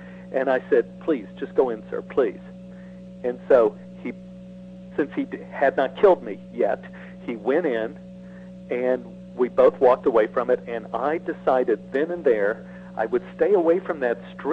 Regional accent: Texas, United States; And I am from Texas, which is really big on, you know, the state fair and history and all that stuff.

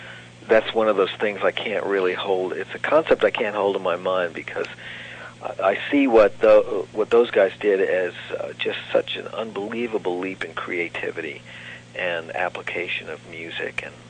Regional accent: New York, United States; growing up in New York State, you were tested by what they call the Regents Board

